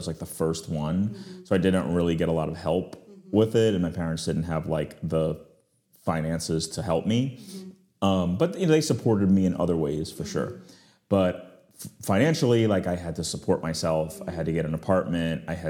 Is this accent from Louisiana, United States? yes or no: yes; New Orleans, Louisiana, United States; So I am from New Orleans. So I grew up in the South. I went to LSU.